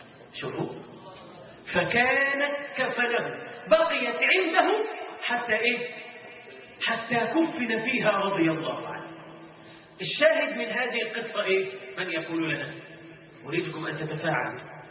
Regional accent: Egypt; طبعا يعني عندنا في مصر ولعله يعني في بلادنا العربية كلمة نعم هذه تستخدم لمعاني متعددة.

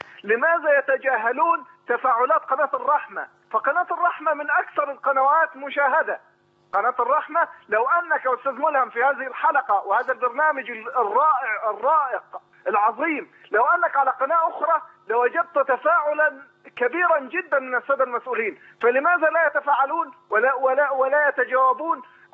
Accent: Mit Ghamr, Dakahlia, Egypt; أنا من ميت غمر حضرتك.

